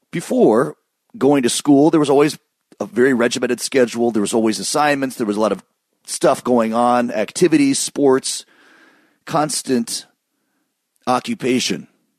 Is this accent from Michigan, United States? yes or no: yes; Michigan, United States; at least where I grew up in Michigan, by the time Thanksgiving rolls around.